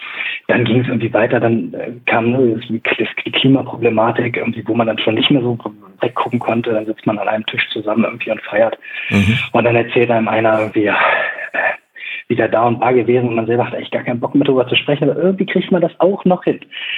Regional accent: Braunschweig, Lower Saxony, Germany; ich komme auch aus Braunschweig.

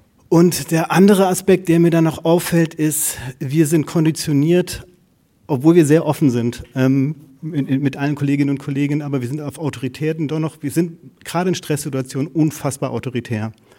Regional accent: Giessen, Hesse, Germany; now in Konstanz, Germany; gebürtig aus Gießen.

